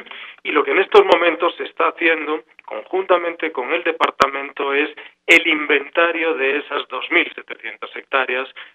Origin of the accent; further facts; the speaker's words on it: Spain; now in Colombia; pues soy español, ya desde hace 16 años radicado aquí en Colombia y también colombiano por adopción